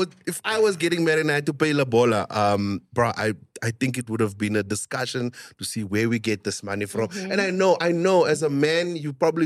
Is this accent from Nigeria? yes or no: no; Eastern Cape, South Africa; growing up in the Eastern Cape, I grew up like in Breitbach, so like it was like like very segregated, mm-hmm, as the Eastern Cape still is.